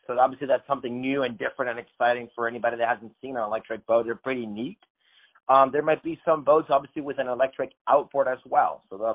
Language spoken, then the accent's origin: English; Marco Island, Florida, United States; And by growing up in Marco Island, I love the Gulf Coast of Florida.